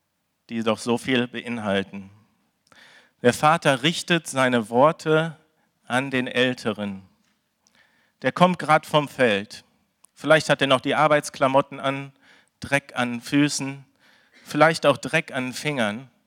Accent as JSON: {"language": "German", "town": "Oberhausen", "region": "North Rhine-Westphalia", "country": "Germany", "tie": "born or raised there", "said": "Ich bin in Oberhausen geboren, bin also ein Kind aus dem Pott"}